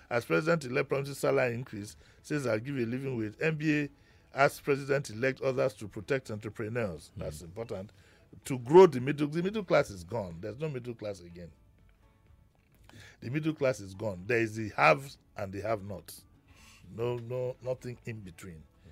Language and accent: English; Nigeria; say I'm a Nigerian, what does it mean? We enjoyed that in the 70s. You go somewhere, you say you're a Nigerian, but now.